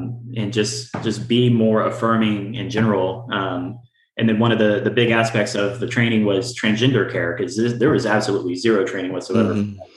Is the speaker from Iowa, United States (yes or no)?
no; Dallas, Texas, United States; I grew up in Dallas. So I'm born in Texas, spent my first 18, 19 years there.